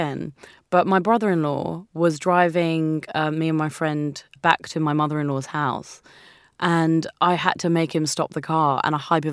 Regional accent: India; And I felt that although I am here, this is also because I'm Indian. This is half of my home.

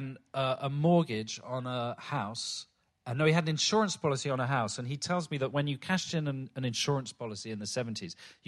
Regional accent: London, United Kingdom; I was brought up in Stockwell, which is hardly Kensington, and in the 70s and 80s particularly.

